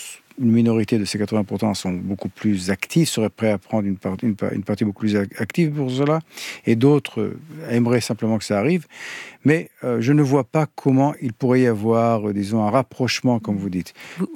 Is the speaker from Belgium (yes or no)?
no; Israel; qu'elle soit chez nous, en Israël, ou qu'elle soit chez les Iraniens